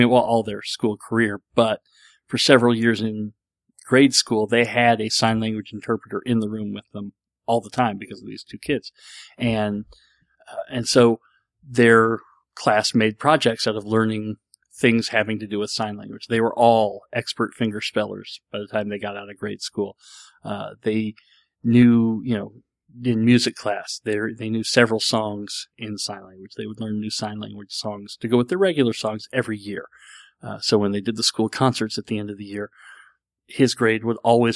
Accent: United States; Being an American, I'm familiar with Spanish because we have a lot of Spanish-speaking people in this country

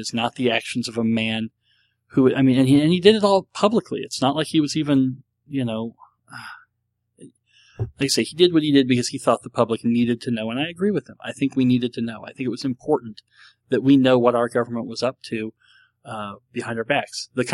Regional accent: Nebraska, United States; I've tried to be a Huskers fan. I'm from Nebraska. You've got to be a Huskers fan.

